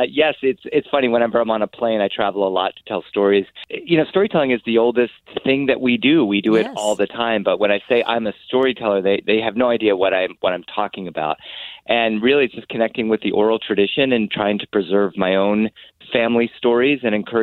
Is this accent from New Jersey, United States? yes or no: no; Delaware, United States; Yes, as a kid, I grew up in Delaware, not too far from Pennsylvania.